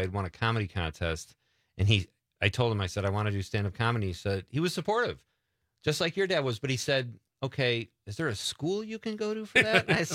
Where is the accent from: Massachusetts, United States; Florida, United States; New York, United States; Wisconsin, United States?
Wisconsin, United States; Marinette; He is from my hometown, Marinette. He's back in town to sing at a funeral